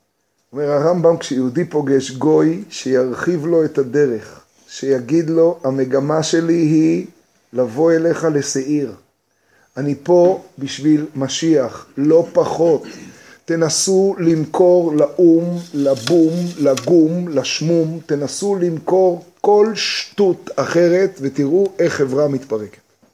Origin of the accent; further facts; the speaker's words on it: United States; אמריקאי, שכמו שאני יושב פה עכשיו, גם הייתי יכול להיות לא עלינו מתבולל לגמרי